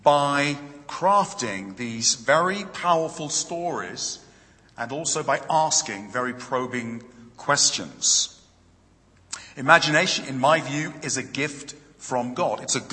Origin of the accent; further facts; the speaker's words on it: East of England, United Kingdom; I come from Hertfordshire in the south of England. I do apologize for that. I'm not northern.